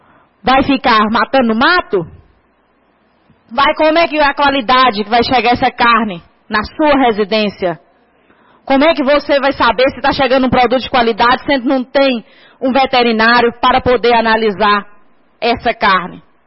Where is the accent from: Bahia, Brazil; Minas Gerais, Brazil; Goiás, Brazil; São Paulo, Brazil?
Minas Gerais, Brazil; Vergonhoso para nós que somos mineiros passar uma situação dessa.